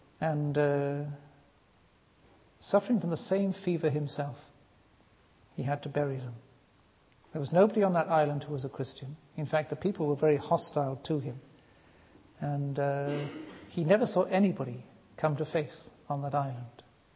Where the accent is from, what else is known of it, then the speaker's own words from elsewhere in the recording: Wales, United Kingdom; I come from Wales, and every time we say 1858-59, there's an automatic thing that comes to mind: revival.